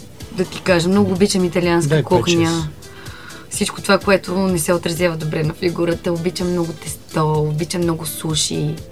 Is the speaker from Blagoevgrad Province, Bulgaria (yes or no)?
no; Montana, Montana Province, Bulgaria; Да, как аз повлия, съм от Монтана.